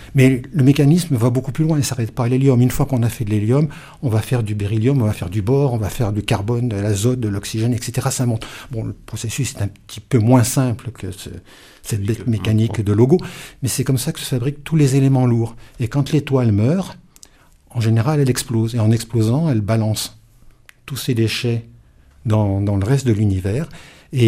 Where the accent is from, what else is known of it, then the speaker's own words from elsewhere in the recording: Auvergne-Rhône-Alpes, France; et chez moi, en Ardèche, ben